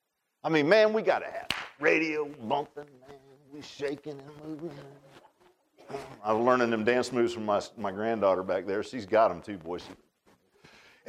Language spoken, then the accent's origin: English; Virginia Beach, Virginia, United States; I grew up in Virginia Beach, and it did it on there.